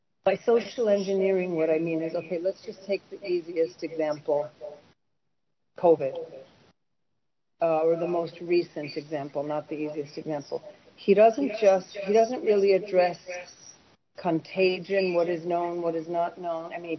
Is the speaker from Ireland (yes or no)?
no; Sweden; also born or lived in New York City, United States; I grew up in Sweden. I'm American, born in New York City, but my mom was Swedish, and when the marriage broke up, she took us to Sweden. I was 11 years old and lived there for eight years